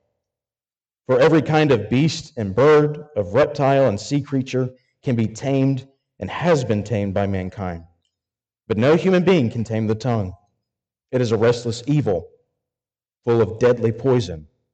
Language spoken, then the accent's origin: English; Arkansas, United States; I'm from Arkansas.